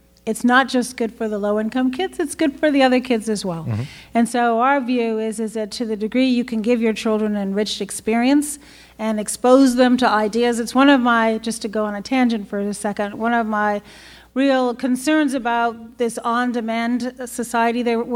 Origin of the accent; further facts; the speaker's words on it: Chicago, Illinois, United States; And I know I'm from Chicago.